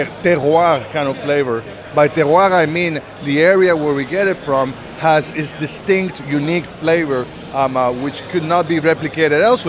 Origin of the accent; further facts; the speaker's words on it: Costa Rica; now in Vermont, United States; I'm originally from Costa Rica. Are you? Yeah, but I've been in Vermont since 2000 and in the States since 1992, so I've lived in the United States more than I lived in Costa Rica.